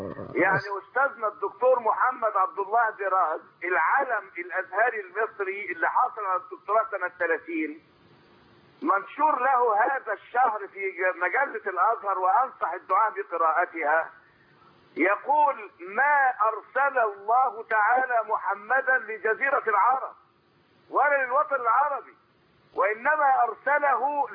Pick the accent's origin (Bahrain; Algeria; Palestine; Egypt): Egypt; الإعلاميين اللي عندنا في مصر